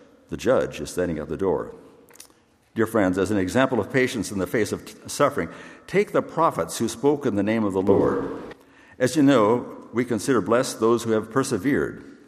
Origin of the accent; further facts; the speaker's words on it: Kansas, United States; because I'm from Kansas, as many of you know